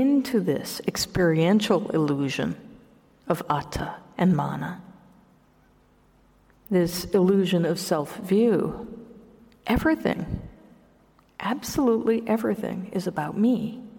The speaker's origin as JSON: {"language": "English", "region": "Hawaii", "country": "United States", "said": "I personally like this word a lot because I'm from Hawaii, and in the Hawaiian language, mana means power."}